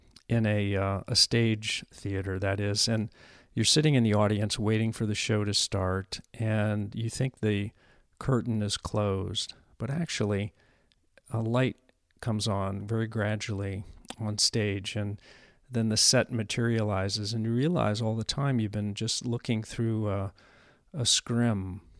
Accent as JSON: {"language": "English", "town": "La Mesa", "region": "California", "country": "United States", "tie": "born or raised there", "said": "I grew up in the town of La Mesa, which is a suburb of San Diego."}